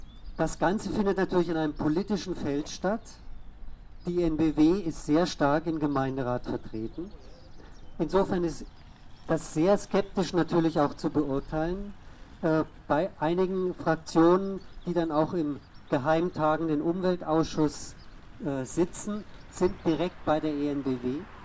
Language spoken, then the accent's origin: German; Stuttgart, Baden-Württemberg, Germany; als Stuttgarter bin ich jetzt mal bemüht, euch über die Situation des Bürgerbegehrens zu